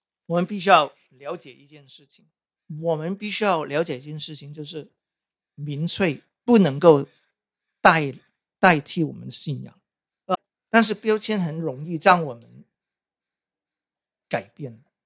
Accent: Hong Kong; 我是香港长大的我是中国来的，不过是香港长大简称中国出生中国长大。

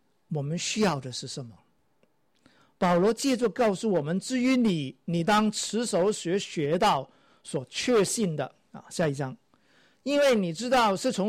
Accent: Guangdong, China; 麻雀，我们广东人就知道了，什么叫做荷花雀

